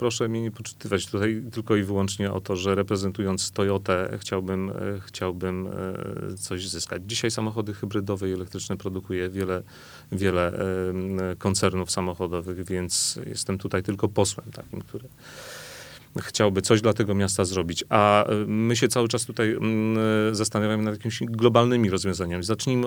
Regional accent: Stargard, West Pomeranian Voivodeship, Poland; będąc rodowitym mieszkańcem tego Stargardu, tego miasta

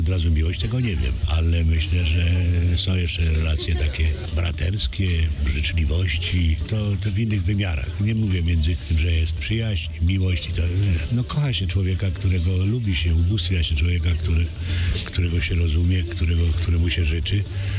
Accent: Silesian Voivodeship, Poland; moved away as an adult; now in Kraków, Poland; jestem urodzony na Śląsku, natomiast jeżeli się tam mieszkało 18 lat, a 50 ponad lat się mieszka w Krakowie, no to już nie wiem, kto jest, kim jestem. Śląskim Krakusem, o, powiedzmy tak.

